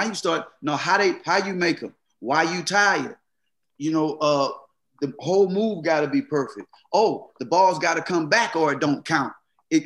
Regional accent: Mississippi, United States; it was scary because for me, growing up in Mississippi, not seeing and hearing

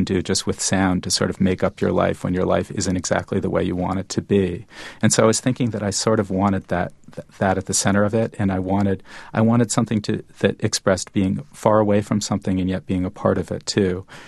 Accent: New Haven, Connecticut, United States; if you have one parent in New York, as I did, and then you're growing up in New Haven, necessarily, even though I was spending far more time in New Haven, your life shifts back and forth.

